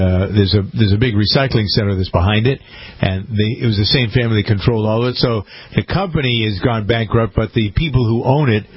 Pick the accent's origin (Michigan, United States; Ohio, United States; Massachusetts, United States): Massachusetts, United States; Framingham; But first, a story from my hometown of Framingham.